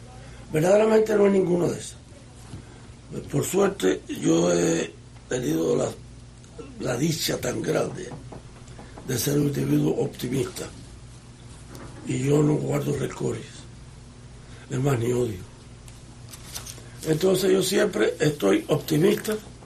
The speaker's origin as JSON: {"language": "Spanish", "country": "Cuba", "lives_now": "United States", "said": "Yo todavía soy cubano, yo me siento cubano, que soy ciudadano americano."}